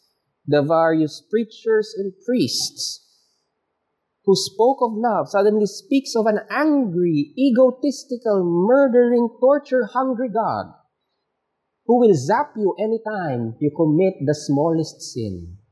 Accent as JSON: {"language": "English", "country": "Philippines", "said": "As Filipino children, it is really that 9 out of 10 Filipino children will be born and will be raised in a Christian family."}